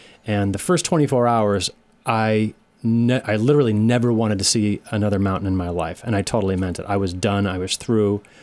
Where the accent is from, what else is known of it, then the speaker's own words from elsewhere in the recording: Richmond, Rhode Island, United States; Well, where it all started, I grew up in Richmond, Rhode Island. I went to Richmond Elementary School, Cherahoe, class of 1978.